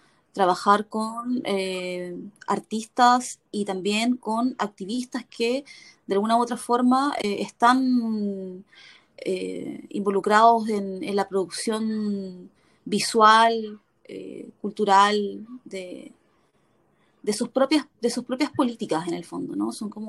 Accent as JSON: {"language": "Spanish", "region": "Valparaíso", "country": "Chile", "said": "volver a hacer este camino de vuelta hacia este lugar, digamos, que es de donde vengo"}